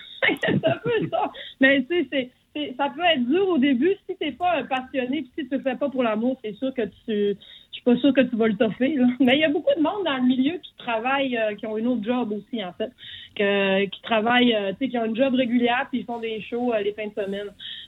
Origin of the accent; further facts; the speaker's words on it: Alma, Quebec, Canada; Moi, je viens d'Alma. On est une gang d'Alma.